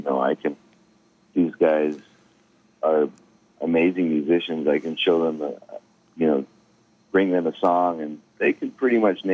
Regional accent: Denver, Colorado, United States; I grew up in Denver

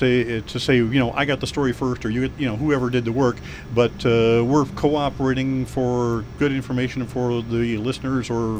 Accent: Illinois, United States; The ice skating rink in the town that I grew up in Illinois, it was a lagoon, so we actually had to wait for things to freeze hard enough.

